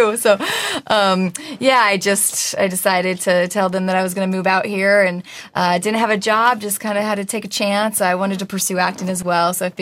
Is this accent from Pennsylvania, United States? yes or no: no; Omaha, Nebraska, United States; Yeah, I grew up on a lake just south of Omaha. It's called Hanson Lakes, and by Bellevue. It was a great place to grow up.